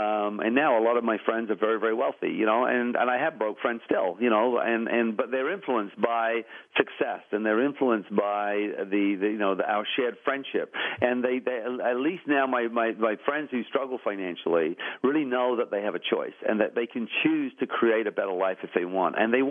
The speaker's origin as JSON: {"language": "English", "region": "England", "country": "United Kingdom", "tie": "born or raised there", "moved": "yes", "said": "I grew up in England, and we, by Western standards, we were very, very poor."}